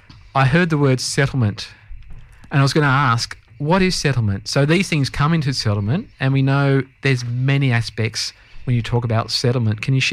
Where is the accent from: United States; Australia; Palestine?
Australia; me being an Australian, not a migrant